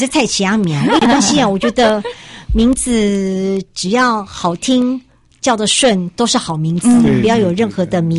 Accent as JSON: {"language": "Chinese", "country": "Taiwan", "said": "我们台湾人"}